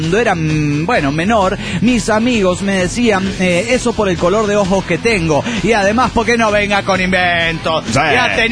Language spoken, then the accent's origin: Spanish; New Jersey, United States; born there; now in San Marcos, United States; Sangre mexicana aquí, pero yo nací en New Jersey. Así que, bueno, ahora vivo en Austin, Texas. O vivía porque me acabo de mudar a la Universidad de San Marcos, Texas.